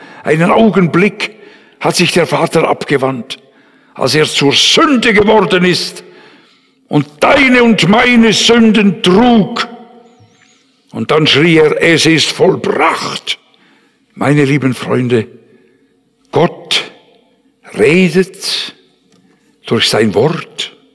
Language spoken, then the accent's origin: German; Switzerland; in Basel, bei uns in der Schweiz